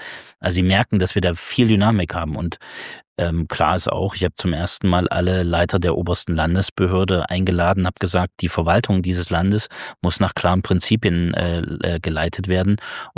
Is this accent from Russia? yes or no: no; Thuringia, Germany; damit ich mein Heimatland in die Zukunft führe